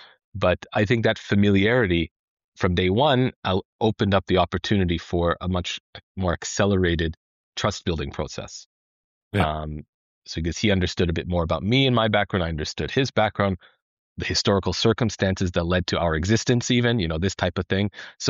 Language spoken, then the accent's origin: English; Canada; moved away as an adult; now in Germany; I'm from Canada, but chemist, a PhD, did my PhD in Canada, and then moved to Germany to run a group at Max Planck.